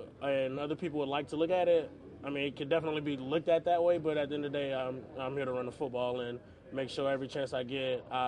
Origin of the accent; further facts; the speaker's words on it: Louisiana, United States; also born or lived in Alabama; growing up in Louisiana and playing at Alabama, I'm kind of used to it.